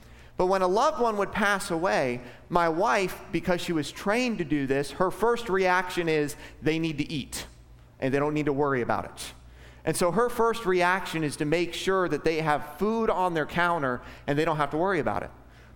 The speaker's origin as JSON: {"language": "English", "region": "Alaska", "country": "United States", "tie": "born or raised there", "lives_now": "Florida, United States", "said": "I did not grow up here in Florida. I didn't grow up in this area. I grew up in Alaska where things were different. It was just a different culture."}